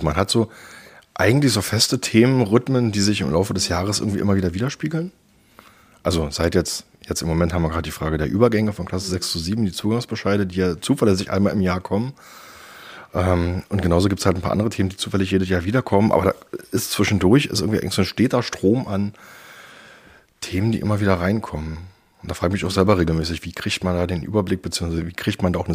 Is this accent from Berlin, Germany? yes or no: yes; Pankow, Berlin, Germany; Ich bin ja aus Pankow und da natürlich auch relativ viel unterwegs.